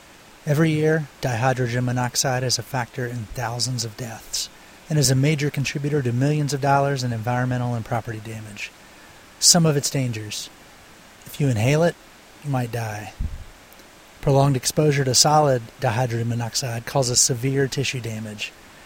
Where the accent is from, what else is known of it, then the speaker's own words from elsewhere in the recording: Alleghany County, Virginia, United States; Growing up in Allegheny County, Virginia, along the West Virginia border, many of my formative experiences came on rivers and creeks